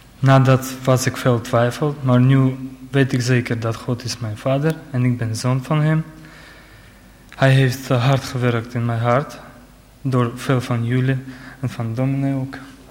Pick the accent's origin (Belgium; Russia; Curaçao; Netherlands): Russia; Dutch is a second language; Ik kom ook uit Rusland, ik ben Armeniër.